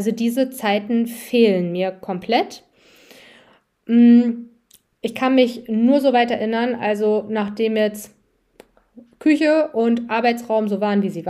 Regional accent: North Rhine-Westphalia, Germany; Also ich bin in Nordrhein-Westfalen aufgewachsen. Meine Eltern haben ein Haus mit großem Garten in der Nähe von Düsseldorf gehabt. Wir haben da alleine gewohnt, also ich bin Einzelkind

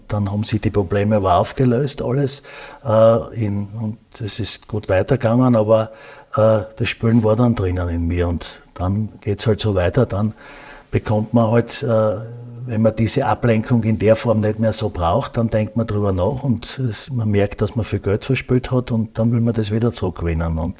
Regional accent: Graz, Styria, Austria; born or raised there

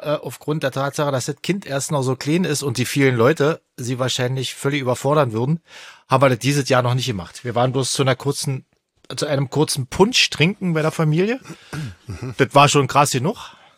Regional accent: France; German is a second language; now in Germany; Weiß ich, Croutons bei uns in Frankreich.

